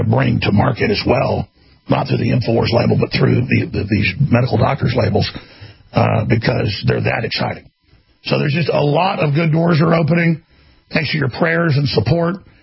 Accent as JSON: {"language": "English", "country": "United States", "said": "I'm from the United States, and I've been a drunk before."}